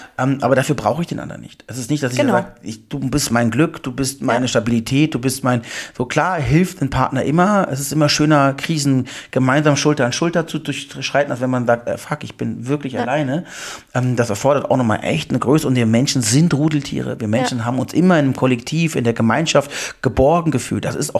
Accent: Germany; now in Munich, Germany; Ich mache gerne als Preußer die Münchner Umgehung.

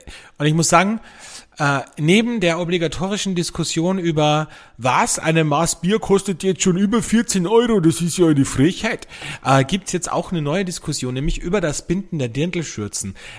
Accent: Austria; Das wird sie nicht ausgehen, sagen wir bei uns in Österreich, gell?

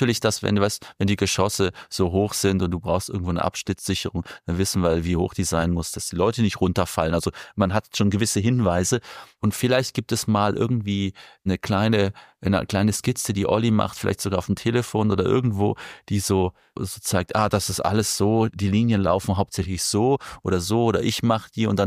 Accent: Germany

